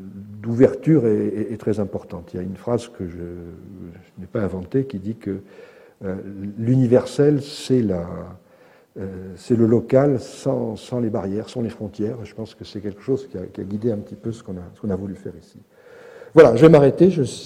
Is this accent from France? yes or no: yes; Paris, Île-de-France, France; moi j'ai fait ce que j'ai pu, mais je suis parisien.